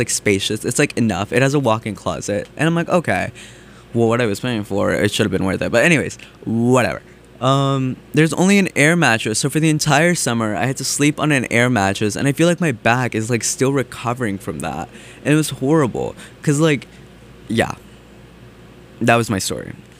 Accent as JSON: {"language": "English", "region": "North Carolina", "country": "United States", "said": "Because I'm not from Raleigh. I'm from another part of North Carolina."}